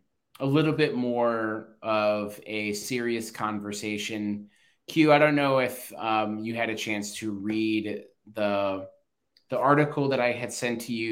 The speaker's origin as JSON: {"language": "English", "town": "Long Island", "region": "New York", "country": "United States", "also_born_or_lived": "Pennsylvania / Virginia / North Carolina", "moved": "as an adult", "said": "since I moved away from Long Island in 2013, I've lived in Pennsylvania, Virginia, two different places in North Carolina now."}